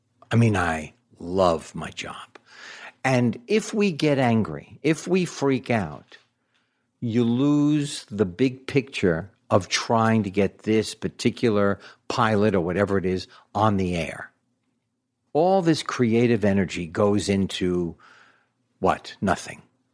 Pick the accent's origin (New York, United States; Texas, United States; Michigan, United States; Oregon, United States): New York, United States; New York City; born there; Yes, and I was born in New York City.